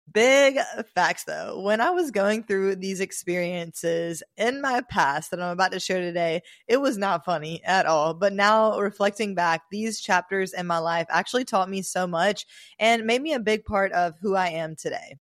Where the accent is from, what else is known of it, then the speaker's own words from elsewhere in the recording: Mobile, Alabama, United States; moved away as an adult; now in Miami, United States; I'm in Miami now, but I lived in Mobile up until the age I was 20 when I moved here, and I'll be 24 in about a week. So I lived in Alabama, Mobile, a smaller town all of my life.